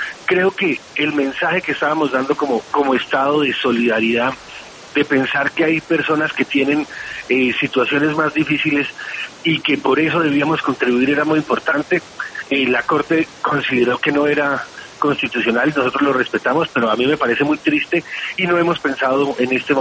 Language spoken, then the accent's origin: Spanish; Bogotá, Colombia; Yo soy bogotano, sí.